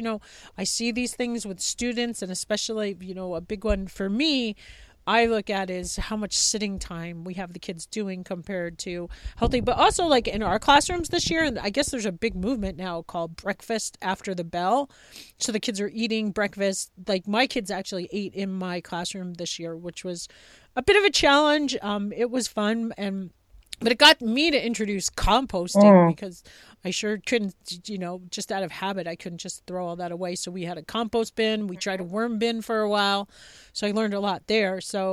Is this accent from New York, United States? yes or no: yes; New York, United States; now in Montana, United States; Cause I, like, even though I'm in Montana, I grew up on Long Island.